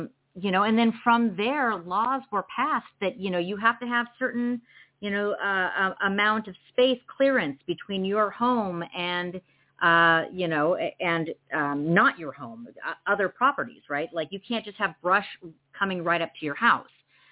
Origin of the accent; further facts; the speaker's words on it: California, United States; we're both from California, right?